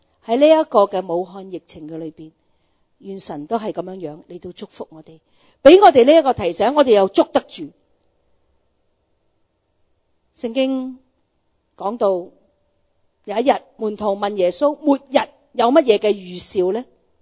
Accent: Hong Kong; 2002、2003是我哋香港人都好熟悉嘅沙士

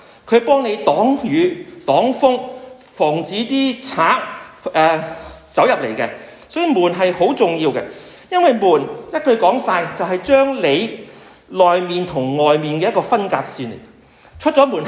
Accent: China

